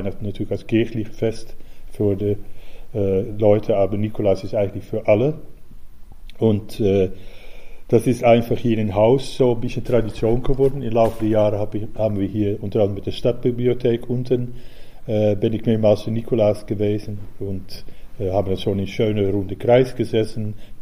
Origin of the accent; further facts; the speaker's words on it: Amsterdam, North Holland, Netherlands; now in Hanover, Germany; Ich komme ursprünglich aus Amsterdam, aus den Niederlanden, und bin 1986 nach Hannover umgezogen.